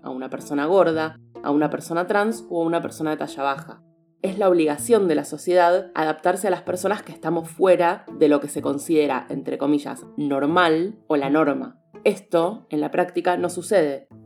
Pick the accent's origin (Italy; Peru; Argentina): Argentina; soy una mujer cis, estoy en el espectro asexual, soy productora de podcast, soy argentina, soy rata en el horóscopo chino